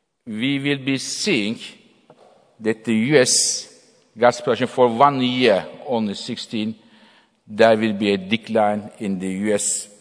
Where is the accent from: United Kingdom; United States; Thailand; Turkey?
Turkey; Ankara; English is a second language; I can tell you, I was raised in Ankara, and I was till a certain age, I was playing football in the street.